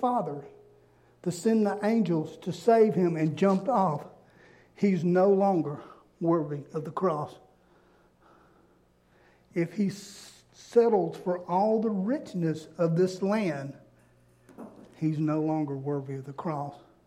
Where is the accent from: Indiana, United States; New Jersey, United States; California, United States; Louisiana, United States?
Louisiana, United States; I'm a coon blank. I'm a Cajun. That's what I am.